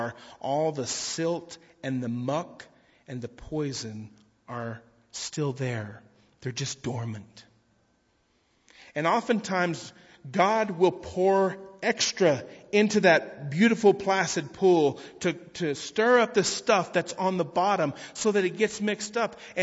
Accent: Texas, United States; excuse me, I'm from Texas.

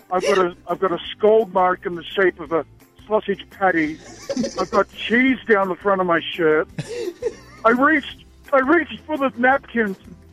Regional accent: Santa Barbara, California, United States; I'm from Santa Barbara.

